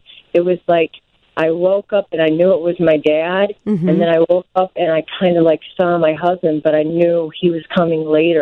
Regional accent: Illinois, United States; moved away as an adult; now in Wisconsin, United States; I am from Illinois, from northern Illinois, and I moved up to Wisconsin about an hour north of Green Bay.

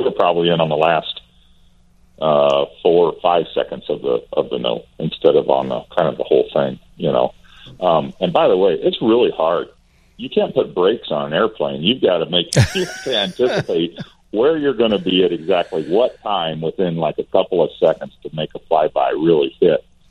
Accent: Washington, United States; And, you know, I grew up in Washington State, and I go every year.

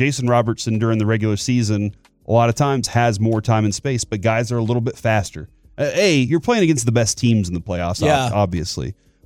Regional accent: Manitoba, Canada; I grew up in Manitoba, even lived in Winter Pig.

